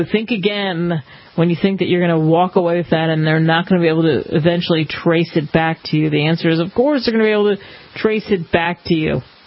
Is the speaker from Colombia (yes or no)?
no; Philadelphia, Pennsylvania, United States; Philadelphia, my hometown, is the place that is recognized for lots of famous men like Ben Franklin.